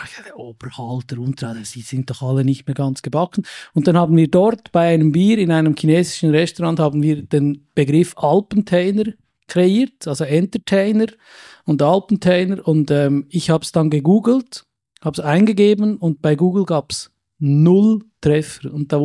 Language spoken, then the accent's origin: German; Hofstetten, Bern, Switzerland; wenn ich ein bisschen weiter weg bin, sage ich, ich bin in Brienz zu Hause, weil Hofstetten keiner mehr kennt. Wenn ich in Zürich bin, sage ich, ich bin im Berner Oberland zu Hause, und wenn ich im Ausland bin, komme ich aus der Schweiz.